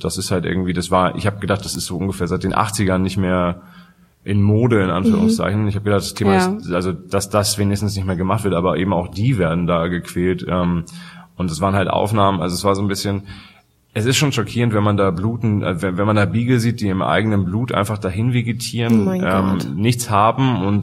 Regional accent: Hamburg, Germany; weil ich komme ja aus Hamburg

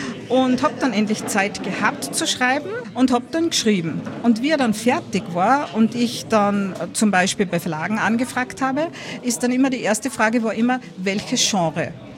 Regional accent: Upper Austria, Austria; Ja, ich bin aus der Gegend, ich bin zwar Zugrast, wie man so im Innviertelchen sagt, aber ich bin aus der Gegend

